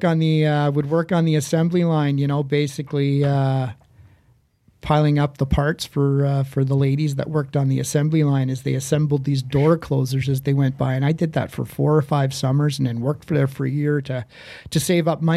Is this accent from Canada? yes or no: yes; Montreal, Quebec, Canada; growing up in Montreal